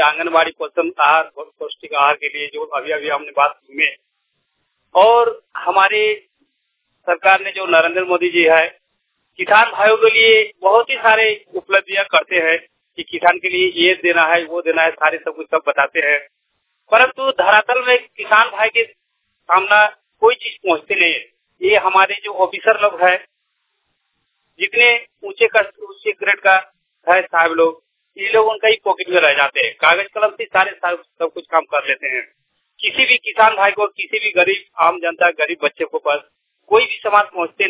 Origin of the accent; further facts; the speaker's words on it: Pathuliya, Jharkhand, India; जिला बोकारो जरेडी प्रखंड गछांदा पंचायत पथुलिया का निवासी हूँ।